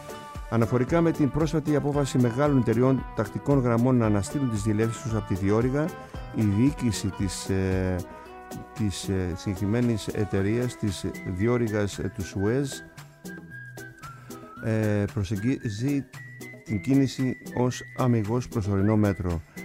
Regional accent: Kasos, South Aegean, Greece; στην Κάσο, στο νησί μου κάτω εκεί

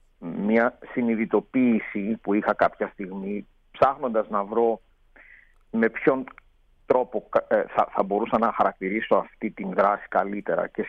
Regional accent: Greece; ήμουνα στο εξωτερικό, που ήμουνα τα περισσότερα χρόνια της ζωής μου μέχρι τώρα, παρά στο εσωτερικό, αν και γεννήθηκα και μεγάλωσα στην Ελλάδα

